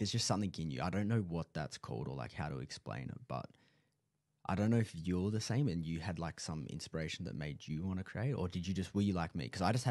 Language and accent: English; Karratha, Western Australia, Australia; that's like the best takeaway you could probably get from growing up in Karatha is like it definitely teaches you that you need to work hard